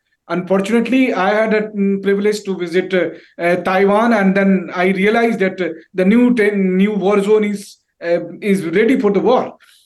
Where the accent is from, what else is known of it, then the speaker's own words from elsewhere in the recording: India; first language Hindi; English is a second language; because Hindi is my mother tongue